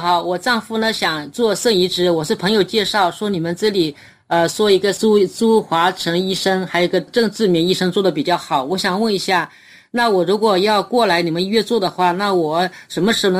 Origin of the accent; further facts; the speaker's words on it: Zhejiang, China; 我人是浙江人